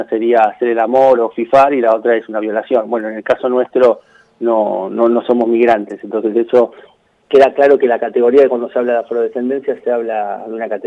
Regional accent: Argentina; soy parte de la organización de DIAFAR, como nombraban, de la diáspora africana de Argentina. Soy afrodescendiente, argentino afrodescendiente.

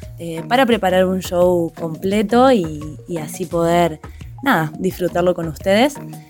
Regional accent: Córdoba, Argentina; soy una DJ cordobesa.

